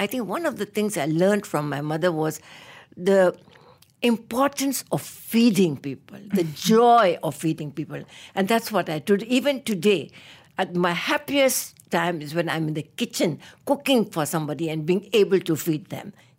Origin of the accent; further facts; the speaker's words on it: Myanmar; moved away as an adult; now in Malaysia; I was born and brought up in Myanmar and lived the first 20 odd years of my life in Myanmar. And then I studied overseas. And then I came to work in Malaysia as an expatriate in 1965 at the University of Malaya.